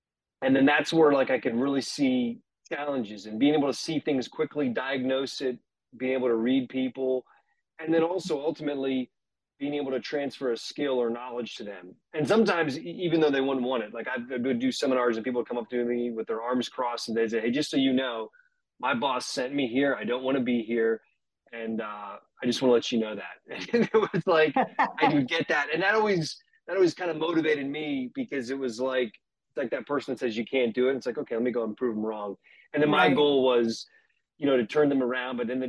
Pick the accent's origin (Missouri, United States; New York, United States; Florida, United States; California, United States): Florida, United States; Tampa; So I am from Tampa, Florida. That's where I currently live.